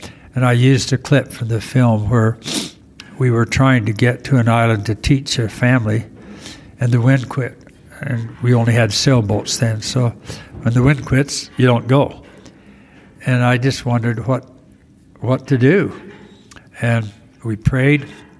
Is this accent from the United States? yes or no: yes; Idaho Falls, Idaho, United States; I mentioned that growing up in Idaho Falls, we had very limited contact with people of color.